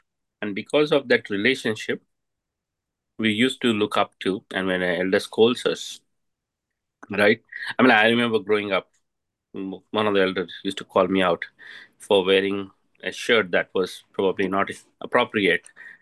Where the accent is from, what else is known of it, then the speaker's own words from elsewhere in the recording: India; I come from India where my elders used to visit our home every month or every 2 months.